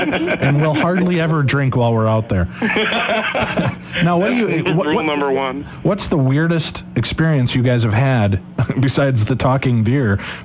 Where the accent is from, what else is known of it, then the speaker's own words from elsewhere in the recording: Illinois, United States; I grew up in the Chicagoland area.